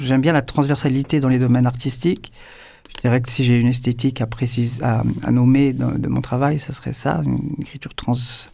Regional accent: Marseille, Provence-Alpes-Côte d'Azur, France; moi, en tant que Marseillais, donc français, je dialogue avec les artistes cubains

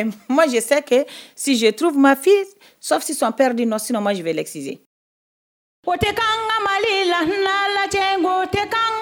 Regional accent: Mali; Bon, pourquoi on dit ça chez nous au Mali de ne pas exciser?

